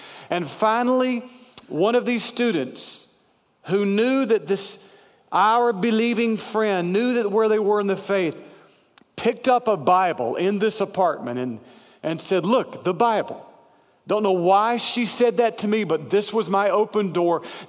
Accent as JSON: {"language": "English", "country": "United States", "lives_now": "China", "said": "because I'm an American pastor"}